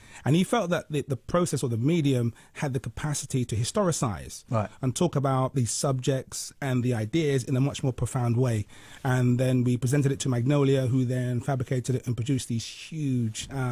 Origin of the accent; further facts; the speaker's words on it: London, United Kingdom; I would learn about Jamaica because I'd never been there. I was born and raised in London.